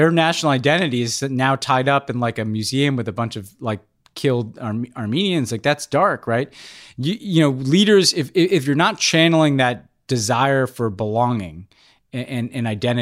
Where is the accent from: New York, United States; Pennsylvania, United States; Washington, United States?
New York, United States; even as a New Yorker, I remember as a kid going to see the 100th anniversary of the Brooklyn Bridge.